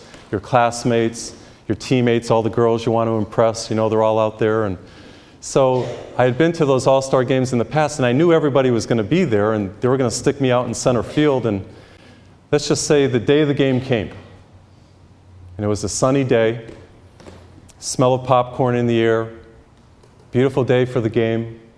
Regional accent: Massachusetts, United States; when I grew up in Massachusetts, I think I told you before, and grew up Catholic, I was baptized as a little baby, and I was confirmed in the eighth grade.

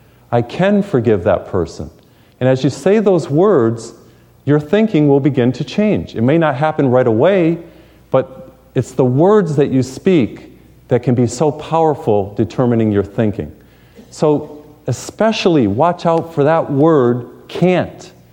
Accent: Massachusetts, United States; I remember I grew up in Massachusetts, and we'd have these cold mornings.

